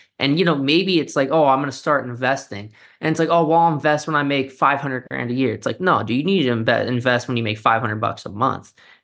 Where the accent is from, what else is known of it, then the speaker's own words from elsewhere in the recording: California, United States; I grew up in South Orange County in, you know, California. So it's prominently a wealthy area.